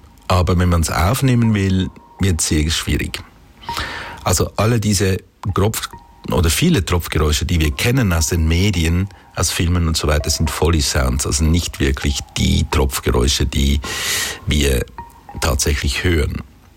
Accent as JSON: {"language": "German", "town": "Wettingen", "region": "Aargau", "country": "Switzerland", "tie": "born or raised there", "said": "in meinem Heimatdorf, in Wettingen bei Baden"}